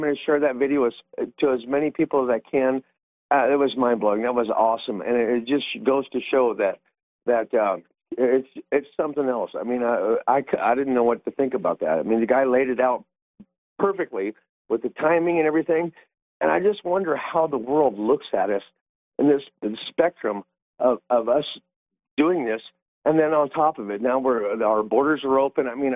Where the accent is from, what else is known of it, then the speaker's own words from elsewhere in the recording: United States; we could actually do something as a country and as a citizenry, as an American person, to do something about this.